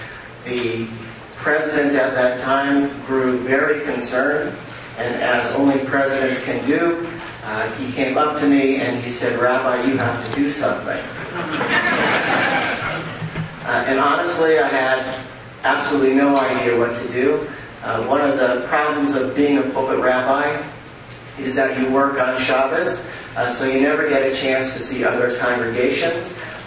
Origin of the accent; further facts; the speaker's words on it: Denver, Colorado, United States; from Denver, Colorado.